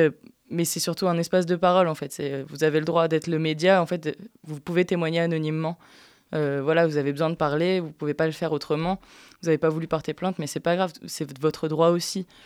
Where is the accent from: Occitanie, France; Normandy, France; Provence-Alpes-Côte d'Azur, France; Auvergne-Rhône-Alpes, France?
Auvergne-Rhône-Alpes, France; Lyon; Je suis lyonnaise de base.